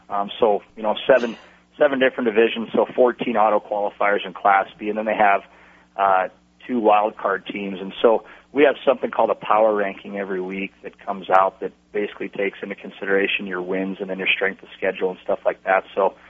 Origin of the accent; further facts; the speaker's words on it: Butte, Montana, United States; growing up in Butte, and you know, kind of that mindset, and you know, very proud to be from there, and that's always home.